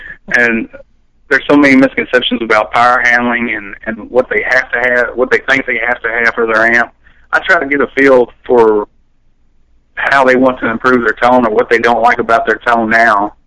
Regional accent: Eminence, United States; Yeah, I grew up in Eminence. I'm from there originally, and I went to Eminence High School.

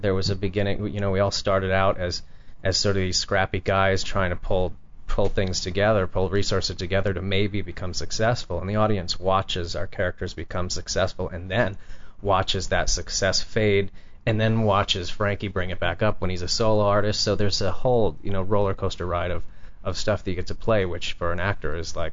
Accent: Sacramento, California, United States; born there; now in Los Angeles, United States; I'm actually of California because I was born in Sacramento. But that brought me back to Los Angeles and for good.

